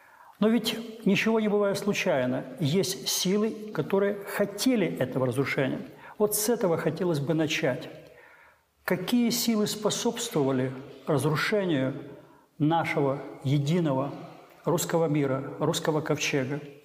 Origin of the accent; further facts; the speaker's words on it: Kyiv, Ukraine; Я писатель, коренной киевлянин.